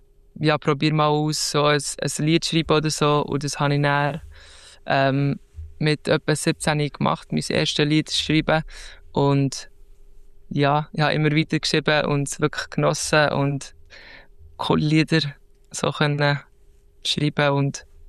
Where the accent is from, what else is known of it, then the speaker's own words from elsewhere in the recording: Zurich, Switzerland; born there; now in Steffisburg, Switzerland; ich bin in Zürich geboren, aber wohne jetzt in Steffisburg, mache eine Schreinerlehre, bin jetzt im 2. Lehrjahr und bin jetzt gerade 19 geworden.